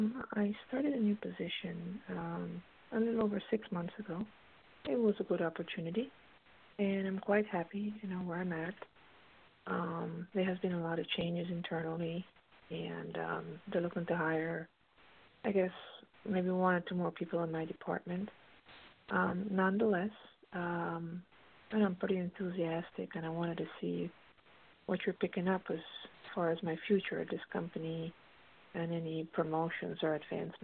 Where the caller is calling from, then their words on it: Pennsylvania, United States; Pennsylvania.